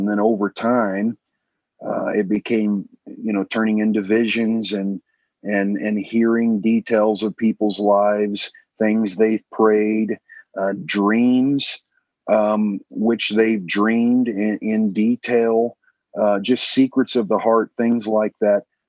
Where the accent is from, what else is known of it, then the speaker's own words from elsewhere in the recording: Bloomington, Indiana, United States; So I'm from Bloomington, Indiana, and I spent the first 25 years of my life there.